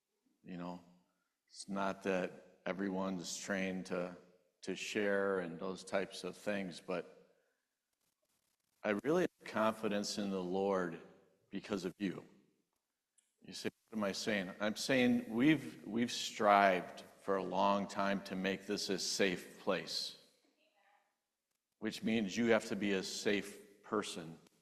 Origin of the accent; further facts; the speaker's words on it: Kenosha, Wisconsin, United States; I was born in Kenosha, been here most of my life.